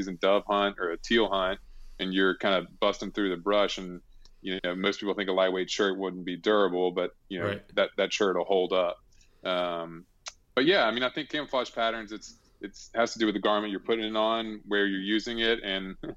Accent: Alabama, United States; I would go fishing with my dad just growing up, just casting a spinning reel, going after bass, and I grew up in Alabama.

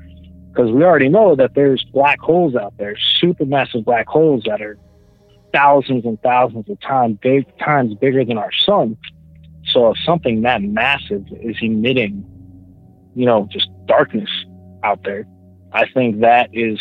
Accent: Florida, United States; I'm from Florida.

